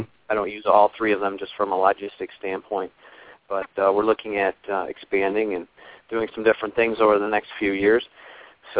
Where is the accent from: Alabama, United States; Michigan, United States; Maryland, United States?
Michigan, United States; I'm from Michigan originally and relocated back to Grand Rapids in the winter of 2006 to start up my own company.